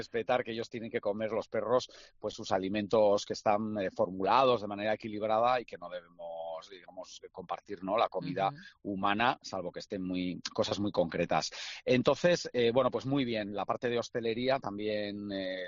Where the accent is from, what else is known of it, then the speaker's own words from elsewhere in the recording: San Sebastián, Basque Country, Spain; Bueno, aparte que ya no es solo ser natural de Donosti